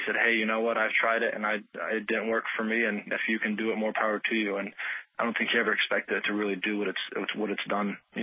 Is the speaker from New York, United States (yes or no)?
no; Paterson, New Jersey, United States; born there; I can't say I grew up there. I was born there, and I lived there for a few years, and I was born in Patterson. Yeah, off River Street, if anybody's familiar with it.